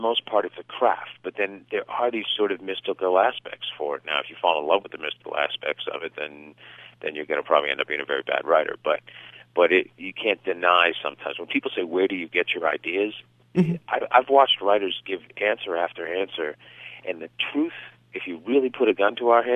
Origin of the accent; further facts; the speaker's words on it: Boston, Massachusetts, United States; when you talk about what it was like to grow up in sort of those neighborhoods and then step into Brahmin Boston